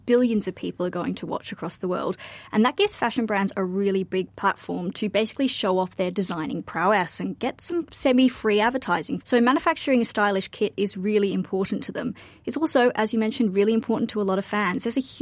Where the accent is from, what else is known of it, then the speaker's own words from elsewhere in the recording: Australia; And yes, as an Aussie, I hate to say it